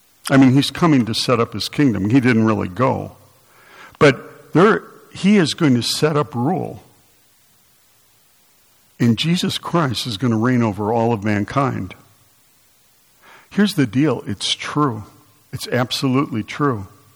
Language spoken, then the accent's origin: English; United States; And I didn't read it because I'm an American.